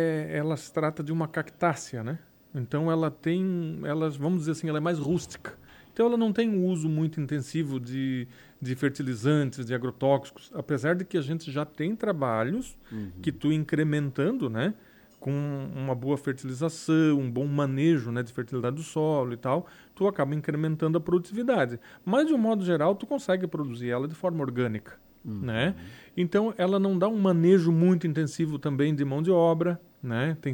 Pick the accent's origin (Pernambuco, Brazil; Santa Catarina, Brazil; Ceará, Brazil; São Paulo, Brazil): Santa Catarina, Brazil; Turvo; now in Tubarão, Brazil; sou natural de Turvo, nasci em Turvo, saí muito cedo para estudar, né, e trabalhar, mas e moro atualmente em Tubarão, né?